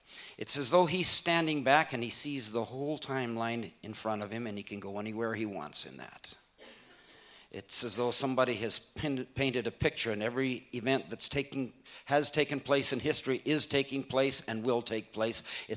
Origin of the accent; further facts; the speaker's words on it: India; I was born and raised in India because that's where my parents were missionaries.